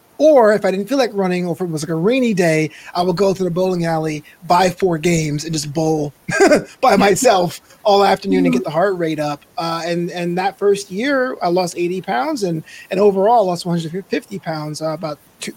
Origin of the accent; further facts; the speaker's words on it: New York City, New York, United States; now in Los Angeles, United States; So I'm from Brooklyn. I live in Los Angeles now, but I'm from Brooklyn.